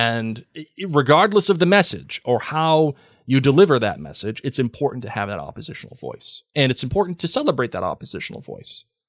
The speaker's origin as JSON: {"language": "English", "country": "United States", "said": "as an American, I say any kind of state-run media is not where I want to be."}